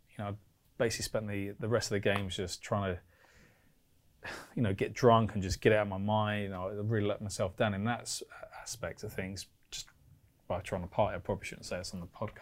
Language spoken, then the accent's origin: English; London, United Kingdom; I grew up in the East End, you know, went to a normal comprehensive school, did an apprenticeship, didn't go to university.